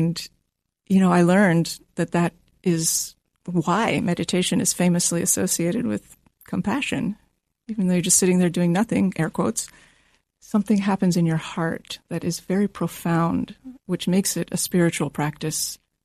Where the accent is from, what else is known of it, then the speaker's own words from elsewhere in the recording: Washington, District of Columbia, United States; Washington, D.C.